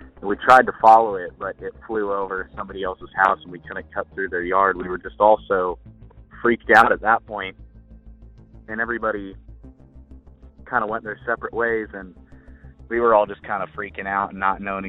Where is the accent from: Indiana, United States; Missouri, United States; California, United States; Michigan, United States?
Missouri, United States; I'm from Missouri in the Kansas City area.